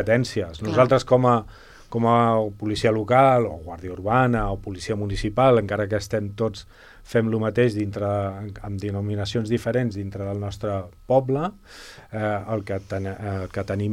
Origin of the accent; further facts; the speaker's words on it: Castellà, Catalonia, Spain; I jo vaig néixer pues aquí a Castellà i de tota la vida d'aquí.